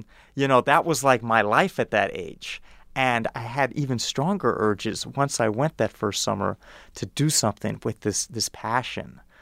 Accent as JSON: {"language": "English", "town": "Evanston", "region": "Illinois", "country": "United States", "tie": "born or raised there", "said": "I grew up in Evanston, Illinois, in an upper middle class suburb, went to Cornell University."}